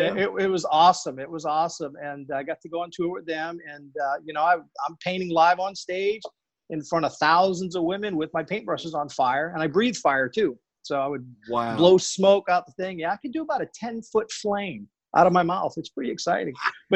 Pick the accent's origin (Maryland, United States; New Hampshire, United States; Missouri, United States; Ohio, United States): New Hampshire, United States; Berlin; I'm from Berlin, New Hampshire, which is way up north on the Canadian border up in the mountains, little tiny small town.